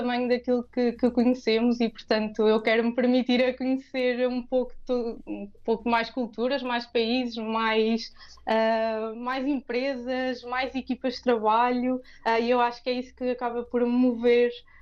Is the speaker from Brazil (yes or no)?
no; Portugal; now in Barcelona, Spain; nós tugas